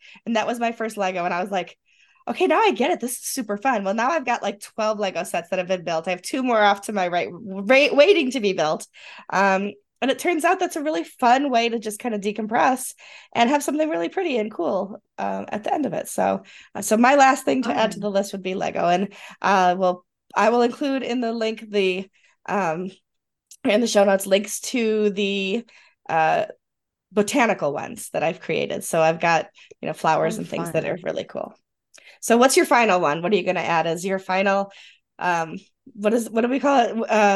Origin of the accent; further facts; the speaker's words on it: New York, United States; accent: Western New York; I know I have a Western New York accent. I don't have a Bronx or Long Island accent.